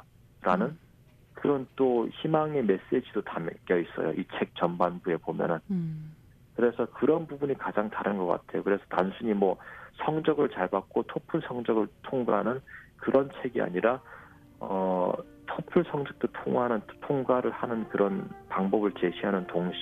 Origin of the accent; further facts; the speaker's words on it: North Korea; now in South Korea; 완전한 북한 사람이구나, 완전한 한국 사람이구나.